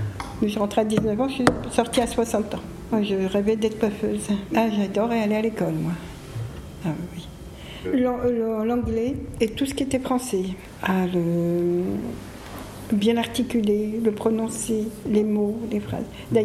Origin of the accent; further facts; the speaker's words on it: Morocco; now in France; j'étais étrangère, je venais du Maroc en France